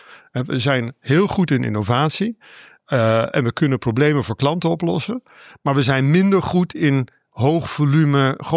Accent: Eindhoven, North Brabant, Netherlands; born there; Ja, ik ben in Eindhoven geboren. Dus ik ben ook wel een kind van Philips en van innovatie.

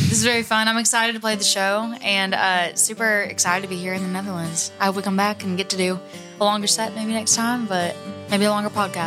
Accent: Rockwall, Texas, United States; I mean, Rockwall, Texas, it don't have like some stadium

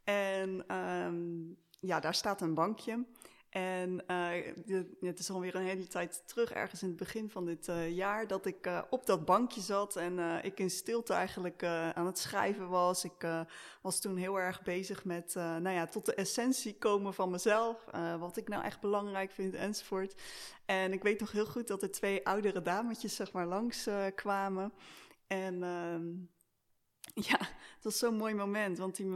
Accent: Schiedam, South Holland, Netherlands; Ja, ik ben echt een Schiedammer. Ik kan niet anders zeggen.

